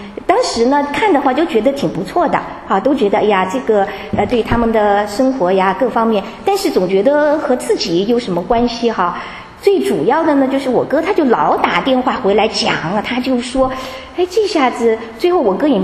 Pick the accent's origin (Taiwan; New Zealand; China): China; 我从大陆来的